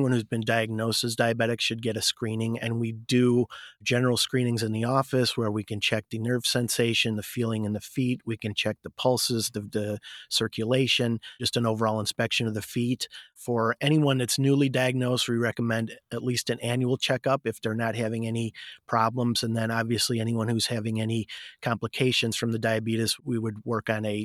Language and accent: English; Glendale Heights, Illinois, United States; So my background, I was born in Illinois. I grew up in the west suburbs, Glendale Heights.